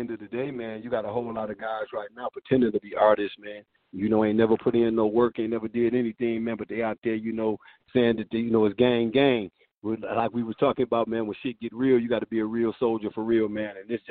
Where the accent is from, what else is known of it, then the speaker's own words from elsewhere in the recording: Flint, Michigan, United States; Growing up in Flint when I was a kid, my parents taught us we couldn't even swim in that water